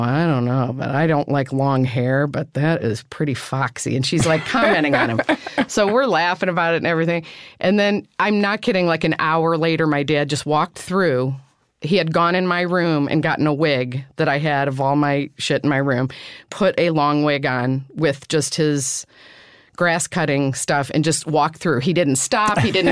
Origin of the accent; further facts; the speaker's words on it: Illinois, United States; moved away; I never thought I was growing up in Illinois in necessarily a cold sort of atmosphere. It was emotionally warm.